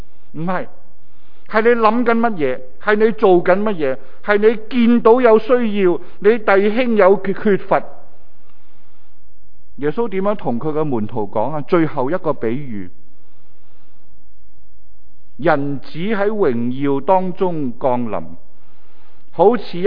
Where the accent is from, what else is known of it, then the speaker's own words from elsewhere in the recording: Hong Kong; 我们香港人